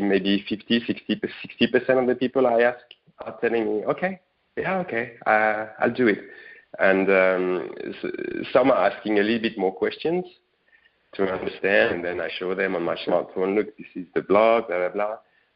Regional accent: France; I'm from France, and I'm doing a little positive project.

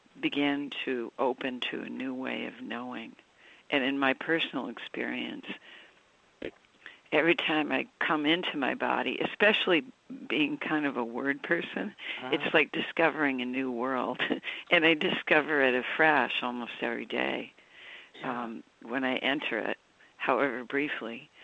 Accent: New York City, New York, United States; I suffer from impatience, being a New Yorker, and I get impatient in New York

